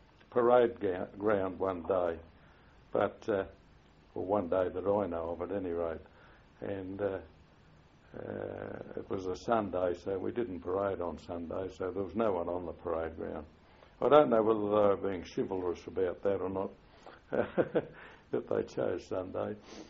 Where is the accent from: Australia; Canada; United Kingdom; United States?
Australia; Victoria Park; In where I grew up in Victoria Park